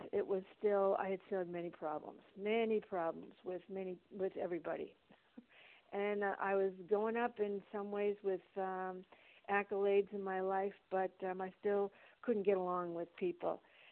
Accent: New Hampshire, United States; from New Hampshire.

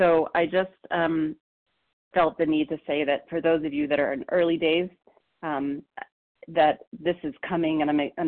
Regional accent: Colorado, United States; I'm from Colorado

